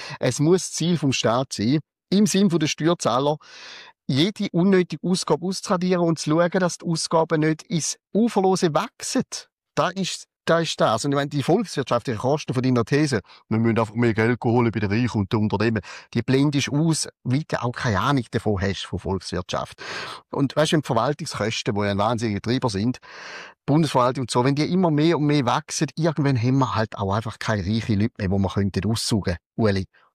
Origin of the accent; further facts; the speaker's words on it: Valais, Switzerland; Ich bin Walliser, auch wenn man mir es nicht mehr angehört. Das sind meine Wurzeln, mein Heimatort und meine ganze Familie, väterlicherseits, ist im Wallis.